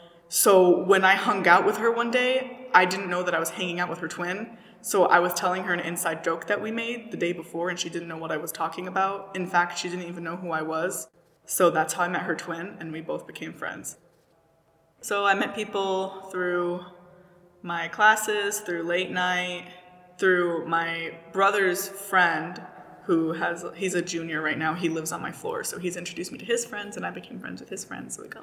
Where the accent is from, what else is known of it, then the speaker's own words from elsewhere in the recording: Syria; oh, I'm from Syria.